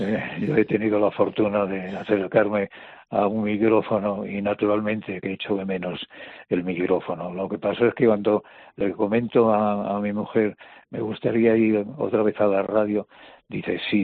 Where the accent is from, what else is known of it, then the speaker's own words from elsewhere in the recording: Castile and León, Spain; y por el carbón de Asturias que pasaba por mi tierra, por el Bierzo